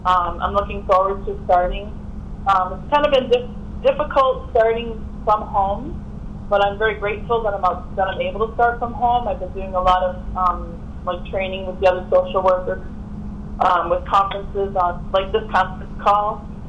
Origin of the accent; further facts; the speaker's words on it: Massachusetts, United States; I'm from Massachusetts, so I worked with Mass Rehabilitation Commission and Mass Hire along with the CS.